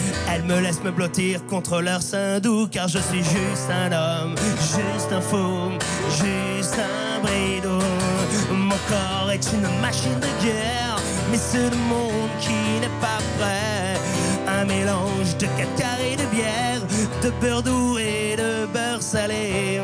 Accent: Cachan, Île-de-France, France; alors que moi, j'ai passé toute mon enfance à Cajan, c'est-à-dire entre les deux.

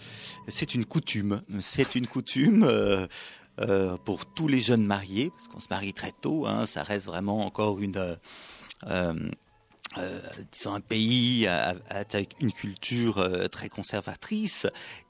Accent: Geneva, Switzerland; Exactement. Je suis suisse de Genève.

